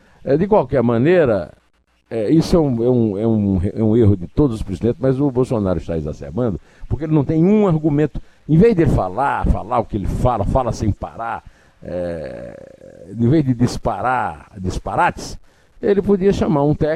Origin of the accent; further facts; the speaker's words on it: Paraíba, Brazil; now in São Paulo, Brazil; eu que sou paraibano, mas voto aqui em São Paulo